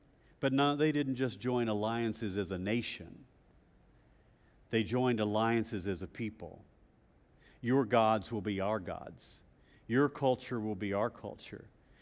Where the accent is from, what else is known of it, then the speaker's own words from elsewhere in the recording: the South, United States; And I know I'm from the South